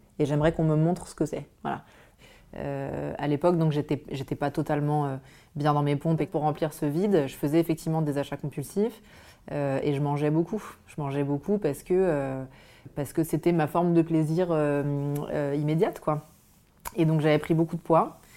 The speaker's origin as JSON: {"language": "French", "region": "Auvergne-Rhône-Alpes", "country": "France", "tie": "born or raised there", "said": "Alors, j'ai grandi en Auvergne, en fait, dans une famille assez, dans un milieu assez préservé, je dirais. J'ai grandi dans une petite ville, vraiment très proche de la campagne, etc. J'ai vécu là-bas pendant 19 ans. Et ensuite, je suis partie à Grenoble faire mes études à Sciences Po."}